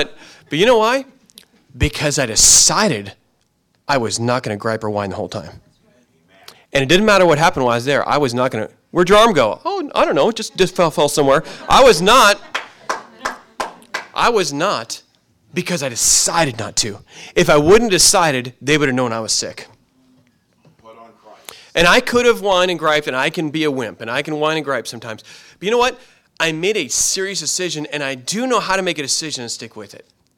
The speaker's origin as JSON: {"language": "English", "town": "Seattle", "region": "Washington", "country": "United States", "said": "I'm from Seattle."}